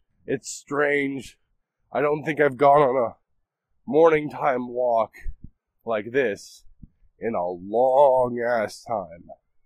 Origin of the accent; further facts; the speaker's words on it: Canada; that's what you get being Canadian.